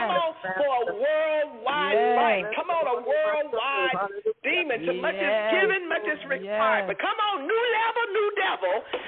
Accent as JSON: {"language": "English", "town": "Little Rock", "region": "Arkansas", "country": "United States", "said": "I'm from Little Rock, Arkansas."}